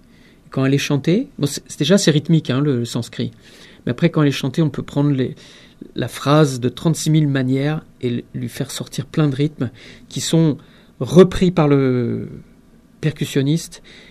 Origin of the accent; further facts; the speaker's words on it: France; Moi, je suis français, je suis pas né en Inde, culture française